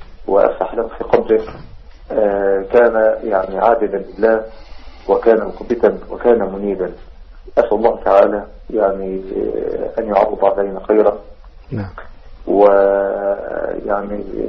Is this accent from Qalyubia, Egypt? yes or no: no; Mansoura, Dakahlia, Egypt; بعض الشباب عندنا في المنصورة